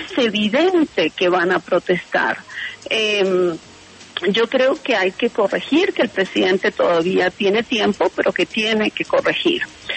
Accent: Uruguay; born there; en mi país de nacimiento, en Uruguay

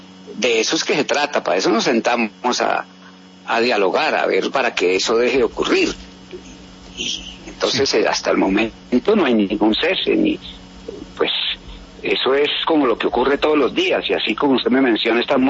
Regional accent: Colombia; Todos somos colombianos.

